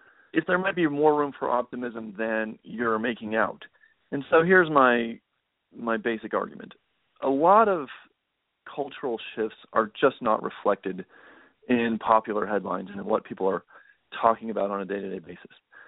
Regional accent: Colorado, United States; Okay, so I'm from Colorado.

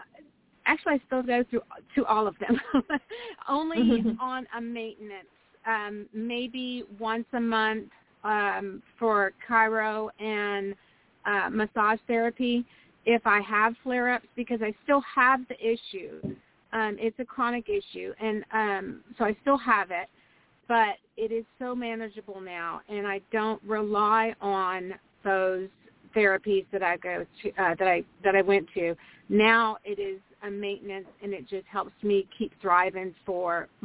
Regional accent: Houston, Texas, United States; So so this, so I'm from the Houston area. I'm outside Houston in Texas.

